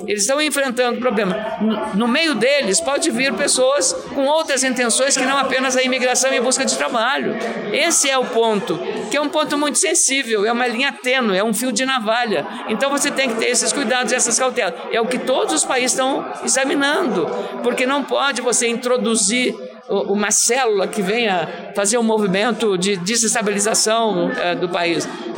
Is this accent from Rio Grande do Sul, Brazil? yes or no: yes; Rio Grande do Sul, Brazil; eu sou do Rio Grande do Sul, um estado que cresceu graças aos imigrantes, aos italianos, aos alemães, aos poloneses, aos holandeses